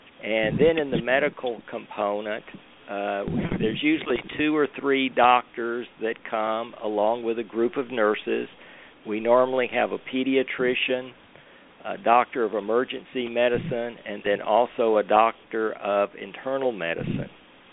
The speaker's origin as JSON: {"language": "English", "town": "Houston", "region": "Texas", "country": "United States", "tie": "born or raised there", "said": "I was born and raised in Houston, Texas. I've lived all my life here in Houston, except for being away at school in Austin."}